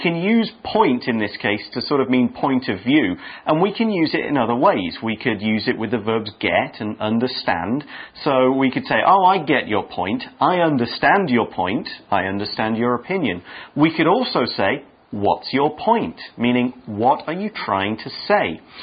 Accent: United Kingdom; Well, I am British.

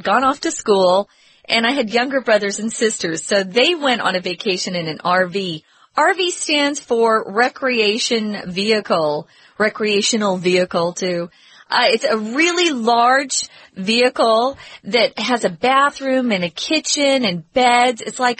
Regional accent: Arizona, United States; Yeah, I grew up in Arizona. It's a very hot state. We're in the desert, and most people do have their own swimming pool, their private swimming pools.

